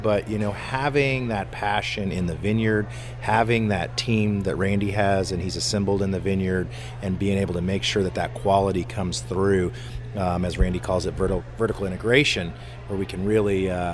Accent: Kokomo, Indiana, United States; I already named the winery after my hometown, this little town in Indiana.

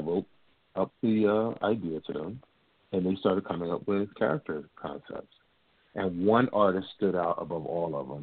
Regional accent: Atlantic City, New Jersey, United States; now in Newark, United States; I am originally from Atlantic City, New Jersey. I currently live in Newark, New Jersey.

